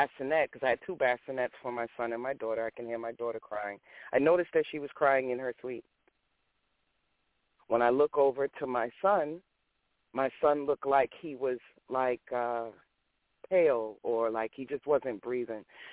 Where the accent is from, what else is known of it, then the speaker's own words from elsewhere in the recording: New York, United States; moved away as an adult; now in Roanoke, United States; I'm originally from New York. I moved to Virginia probably between 2003-2005